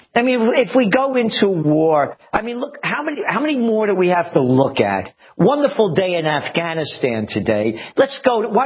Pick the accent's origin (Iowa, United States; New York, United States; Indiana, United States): New York, United States; And I'm a New Yorker.